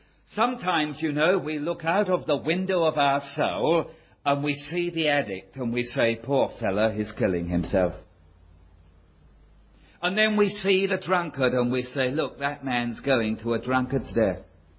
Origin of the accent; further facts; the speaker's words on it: Bow, London, United Kingdom; born there; accent: Cockney; Now, I'm a Cockney. I was born in Bow.